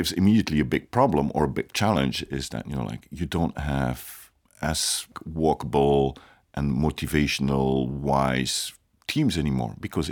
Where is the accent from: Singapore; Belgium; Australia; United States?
Belgium; English is a second language; because you know, like I'm from Belgium. We've been have a couple of wars over there in the past.